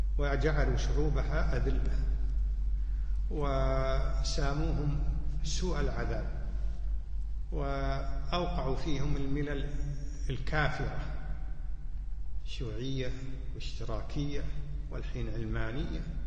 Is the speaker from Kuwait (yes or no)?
yes; Kuwait; عندنا في الكويت أيضا يقولون العيد الوطني